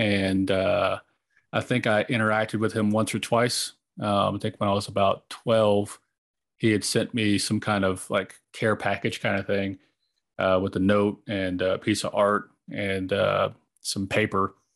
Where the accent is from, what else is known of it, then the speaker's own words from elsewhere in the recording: Oklahoma, United States; We did events, and like I grew up in Oklahoma.